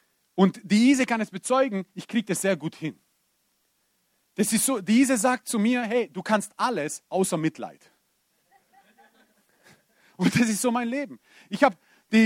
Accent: Bosnia & Herzegovina; Ich bin Bosnier, irgendwo im Blut und im Herz.

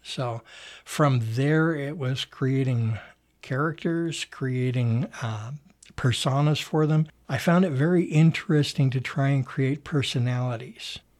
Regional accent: Anaheim, California, United States; born there; I was born in Anaheim Memorial Hospital, a building that no longer exists like so many others. I was born back in 1960

